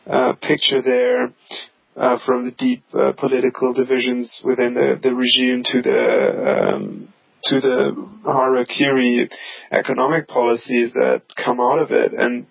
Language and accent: English; Munich, Bavaria, Germany; now in New York, United States; I went to my hometown of Munich, Germany, which is too warm, but better than being in the freezing cold of New York City. But I'm based in New York